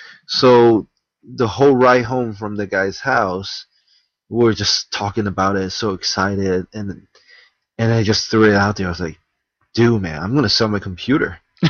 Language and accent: English; Hartford, Connecticut, United States; at the time we were all drawing comics in our, in our hometown. I was from Hartford, Connecticut.